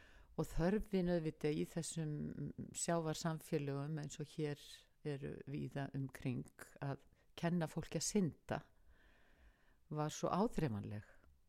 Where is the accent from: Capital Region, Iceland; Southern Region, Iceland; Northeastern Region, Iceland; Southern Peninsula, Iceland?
Capital Region, Iceland; Kópavogur; Nei, við erum Kópavogsbúar og við kynntumst upphaflega þegar ég var bara 15 ára sko.